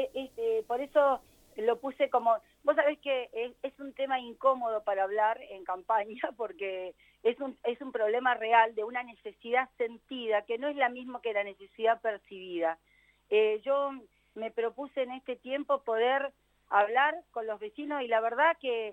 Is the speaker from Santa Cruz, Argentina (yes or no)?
yes; Santa Cruz, Argentina; yo como santacruceña estoy siempre muy agradecida de todo aquel que decide venir a vivir a mi tierra